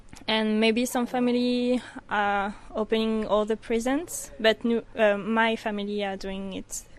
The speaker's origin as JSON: {"language": "English", "country": "France", "lives_now": "Australia", "said": "I'm from France."}